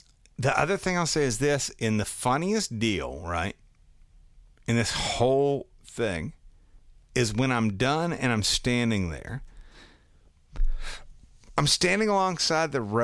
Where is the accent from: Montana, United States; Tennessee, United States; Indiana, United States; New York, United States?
Tennessee, United States; I'm from Tennessee.